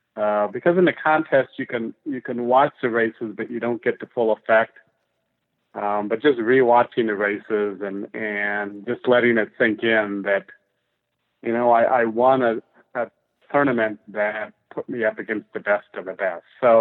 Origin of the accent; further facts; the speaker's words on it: Midwest, United States; So I grew up in the Midwest, and I recall my grandfather visiting some Greyhound racetracks, and I went with him once or twice.